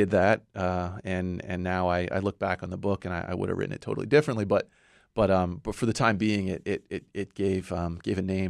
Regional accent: Brunswick, United States; Well, I grew up in Brunswick, and my mother raised my sister and me right downtown.

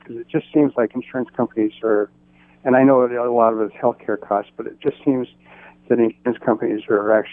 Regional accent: England, United Kingdom; now in United States; I'm originally from England

